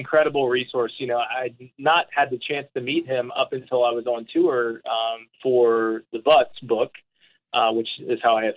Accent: the South, United States; you know, I think being a Southerner, you're just kind of born with barbecue kind of to a soundtrack of every one of life's events.

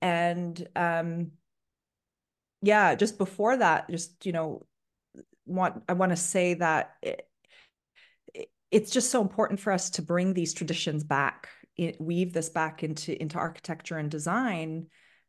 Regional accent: Ontario, Canada; I'm Turkish. I'm a Turkish Canadian. And so growing up in Canada, I was, especially up where my parents live right now on Lake Huron

